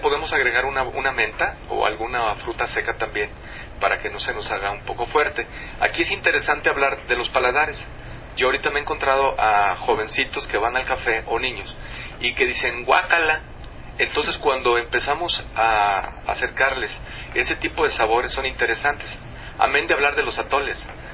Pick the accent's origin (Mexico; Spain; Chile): Mexico; Atemajac, Jalisco; Yo ahí nací, ahí crecí y caminamos por la noche conociendo la historia de este bello lugar que es Atemajac, que es un asentamiento prehispánico antes de la fundación de Guadalajara.